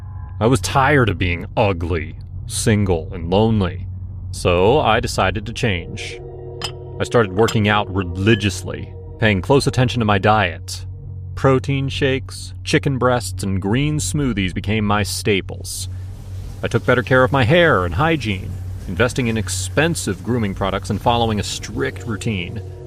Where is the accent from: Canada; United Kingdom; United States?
United Kingdom; Back home in the UK, I am a fortress of caution. My hometown is rough, the kind of place where you don't make eye contact at the bus stop.